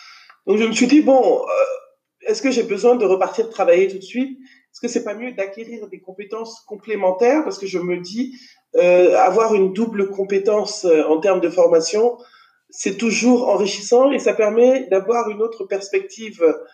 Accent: Abidjan, Côte d’Ivoire; c'était logique de revenir à Abidjan puisque c'est là où j'ai grandi. C'est là où j'ai mes amis. C'est là où j'ai mes repères.

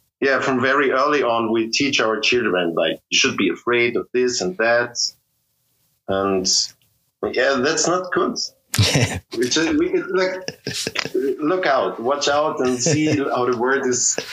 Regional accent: Carinthia, Austria; English is a second language; also born or lived in Vienna; But yeah, I spent like all of my life in Carinthia

